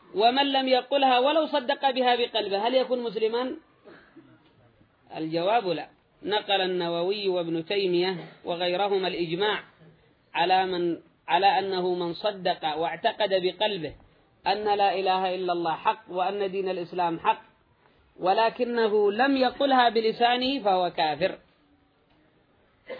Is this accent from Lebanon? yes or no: no; Yemen; والشمال والجنوب جهة تسمى جنوب وجهة تسمى شمال، وكلنا من أهل اليمن